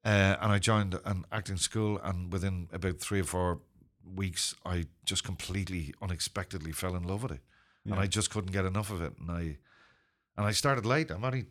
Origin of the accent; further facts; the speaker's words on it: Ireland; Well, first of all, I'm not British. I'm Irish.